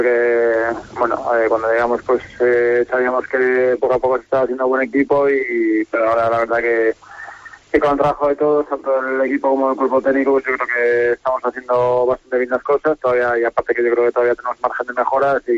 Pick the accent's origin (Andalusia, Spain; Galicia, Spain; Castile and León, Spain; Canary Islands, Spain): Galicia, Spain; A Coruña; yo que soy uno más de la Coruña